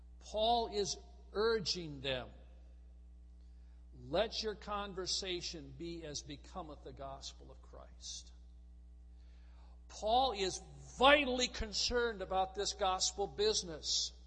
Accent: Midwest, United States; I'm a Midwesterner, so I have a hard time with supper and dinner. Out in the Midwest, dinner is your noon meal, and supper you eat in the evening.

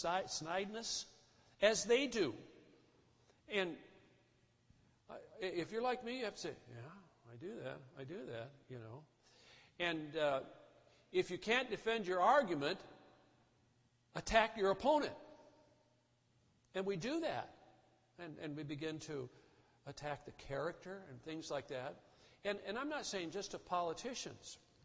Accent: Wisconsin, United States; I was raised in the North. I really never experienced racism as a young man in northern Wisconsin.

